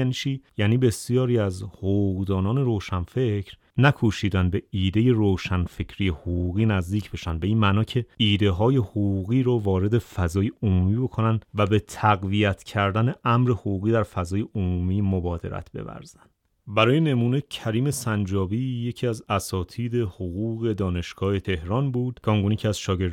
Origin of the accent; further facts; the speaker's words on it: Iran; برای من به عنوان یک ایرانی بسیار بسیار مهمه